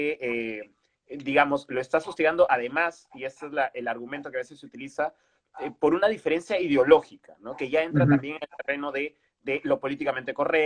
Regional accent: Piura, Peru; nuestros apellidos ambos son norteños. La familia de Andrés es de Tumbes y yo soy de Piura.

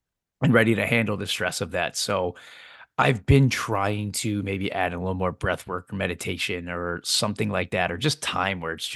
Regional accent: New York, United States; I'm from New York, right? You're from a big city too.

